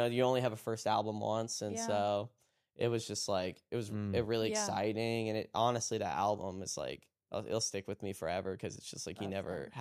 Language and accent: English; Florida, United States; I go to the same church I grew up in still in Florida.